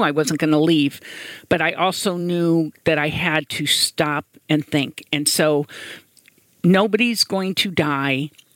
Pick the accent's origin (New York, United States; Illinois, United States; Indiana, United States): Indiana, United States; I'm from Indiana, so I'm pretty traditional, I think, and I'm one of 12 children